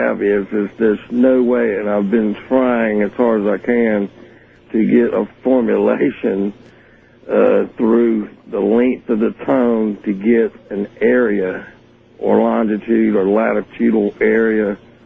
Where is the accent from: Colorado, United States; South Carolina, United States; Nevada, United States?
South Carolina, United States; I'm from South Carolina.